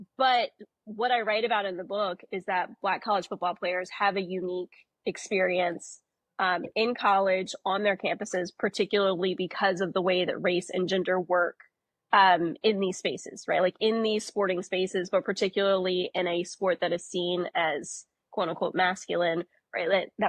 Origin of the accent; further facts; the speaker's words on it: Greensboro, North Carolina, United States; living in North Carolina, growing up around Duke, UNC, State, Wake Forest. I grew up in Greensboro, so the ACC played there every year.